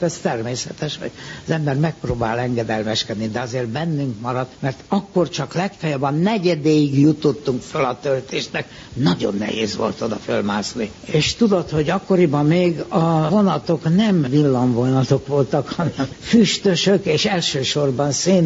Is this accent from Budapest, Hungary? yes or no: yes; Budapest, Hungary; born there; Itt Budapesten születtem 1915-ben, a Fadusz utca és annak idején Átlós útnak nevezett, majd később Horthy Miklós útnak nevezett sarokháznak a földszintjén születtem.